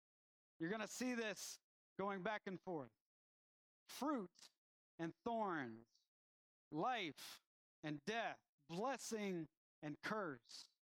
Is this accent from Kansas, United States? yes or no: no; Arizona, United States; So growing up in Arizona, one of the things that we had an abundance of was cacti. There was cactus everywhere.